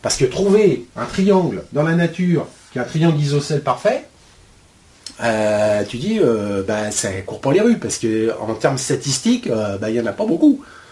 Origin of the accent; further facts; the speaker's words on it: England, United Kingdom; Alors moi je suis anglais